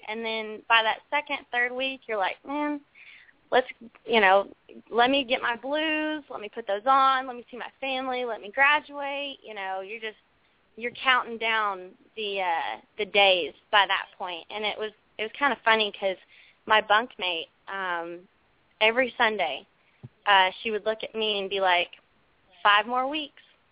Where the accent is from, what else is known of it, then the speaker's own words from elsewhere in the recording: Woodland, Alabama, United States; now in Valdosta, United States; I'm calling from Valdosta, Georgia. I'm stationed at Moody Air Force Base, so that's where I'm at tonight. And where are you originally from? I'm originally from Woodland, Alabama.